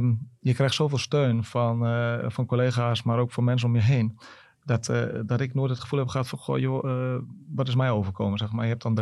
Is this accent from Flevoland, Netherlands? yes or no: no; Smilde, Drenthe, Netherlands; Ik voelde me ook een Drentse jongen. Ik ben een jongen uit Smilde, een dorpje onder Assen.